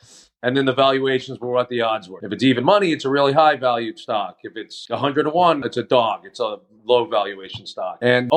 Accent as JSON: {"language": "English", "town": "Manhasset", "region": "New York", "country": "United States", "tie": "born or raised there", "said": "I grew up on Long Island, a little town called Manhasset"}